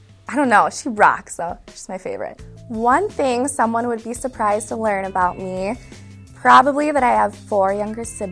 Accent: Woodbury, Minnesota, United States; I'm from Woodbury, Minnesota, and it's my third year as a Minnesota Vikings cheerleader.

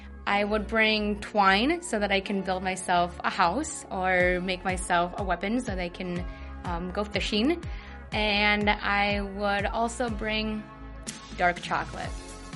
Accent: Northfield, Minnesota, United States; I'm from Northfield, Minnesota, and this is my third season on the MVC.

